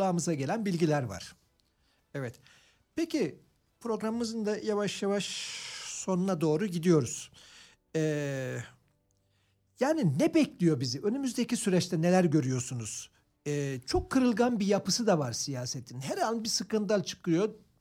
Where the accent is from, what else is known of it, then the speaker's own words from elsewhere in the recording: Antalya, Turkey; Ben Antalyalıyım çünkü